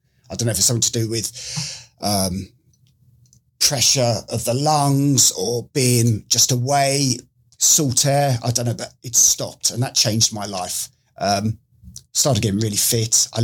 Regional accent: Epsom, South East England, United Kingdom; now in United States; Yeah, I'm obviously English. I'm not Australian like most Floridians keep thinking I am. I'm from Epsom in Surrey, which is south of London

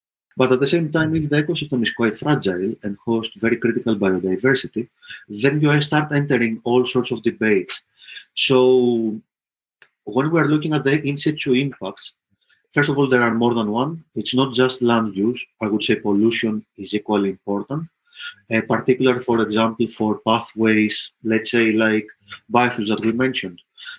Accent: Greece; I come from Greece

